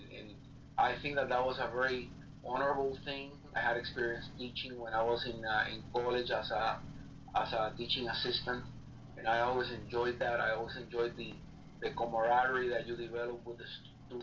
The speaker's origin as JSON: {"language": "English", "country": "Puerto Rico", "tie": "born or raised there", "also_born_or_lived": "Cuba", "said": "I grew up in Puerto Rico, actually born in Cuba during the Castro Revolution. Mm-hmm. My parents exiled to Spain, ended up in Florida, but I actually grew up most of my life in Puerto Rico."}